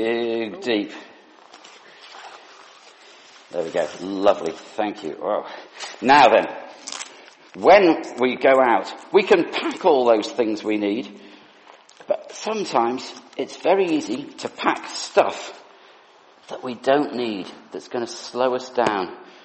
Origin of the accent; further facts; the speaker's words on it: North West England, United Kingdom; I was brought up in the Lake District.